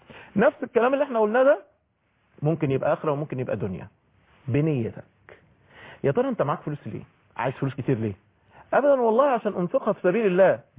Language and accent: Arabic; Egypt; ايه اللي خلانا احنا في بلدنا مصر علينا ديون بالتريليونات؟